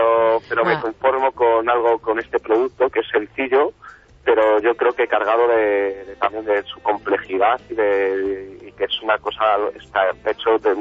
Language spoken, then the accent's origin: Spanish; Burgos, Castile and León, Spain; digamos que soy de Burgos, de Castilla y León, y es un poco el volver a empezar, ¿no?